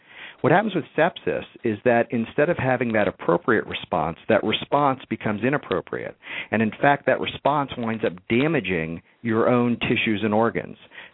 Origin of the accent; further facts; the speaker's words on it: Cincinnati, Ohio, United States; I grew up in Cincinnati, Ohio, as a product of a middle-class family